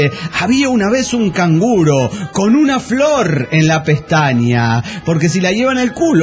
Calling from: Puebla, Mexico; de Puebla, México.

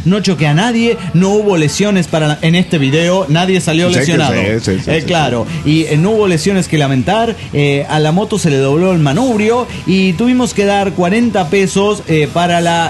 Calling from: Tarija, Bolivia; de Tarija, Bolivia.

